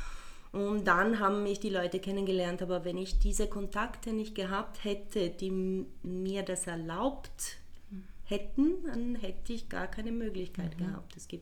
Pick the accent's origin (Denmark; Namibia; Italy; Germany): Italy; Milan, Lombardy; German is a second language; now in Vienna, Austria; So, ich bin in Mailand aufgewachsen und ich habe Klavier abgeschlossen.